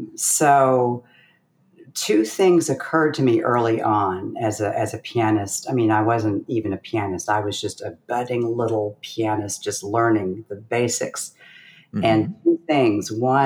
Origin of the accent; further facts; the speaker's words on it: Kentucky, United States; I grew up in Kentucky, which is Western Kentucky along the Ohio River.